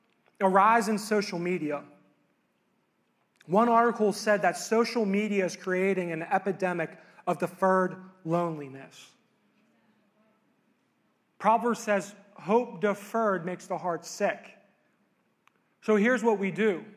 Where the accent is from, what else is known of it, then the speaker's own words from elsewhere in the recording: Monaca, Pennsylvania, United States; grew up in a very, very small town called Monaca, Beaver County. I grew up in the county. Come on. I grew up in the Beaver County. That's how we talk down there in Beaver County.